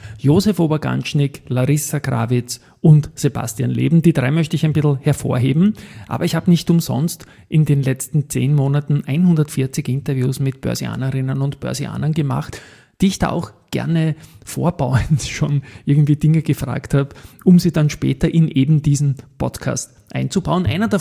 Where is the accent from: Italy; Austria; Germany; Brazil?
Austria; Vienna; Ich bin 1968 in Wien geboren und aufgewachsen als Kind einer Arbeiterfamilie, hatte ein tolles Elternhaus, Donaustadt, Gegend Alte Donau